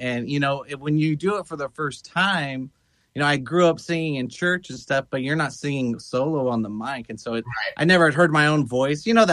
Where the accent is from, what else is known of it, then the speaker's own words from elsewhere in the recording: California, United States; also born or lived in Amarillo, United States; I grew up out here in California, but I was born in Texas. And so, and I lived there I only lived there till I was five.